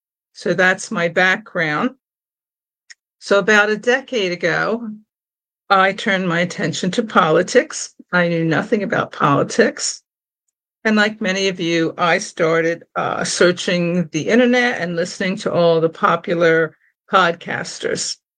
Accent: New Jersey, United States; I'm proud to say I'm a New Jersey girl, born and raised in South Jersey.

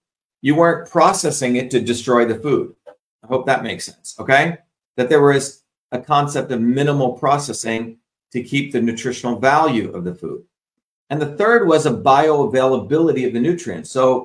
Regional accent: India; People know that I grew up in India, where my grandmother was a traditional healer.

